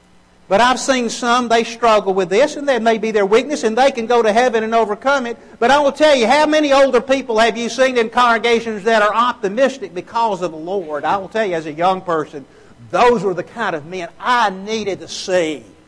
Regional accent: Birmingham, Alabama, United States; I grew up in West End, the Birmingham area. If you're not familiar with that, then this may not mean much to you. But I go back to my old neighborhood

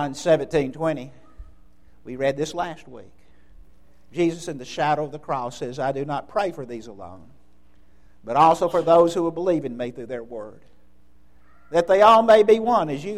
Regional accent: Birmingham, Alabama, United States; I grew up in the Huffman area of Birmingham, and I would attend the Huffman Church of Christ when I'd come back in town.

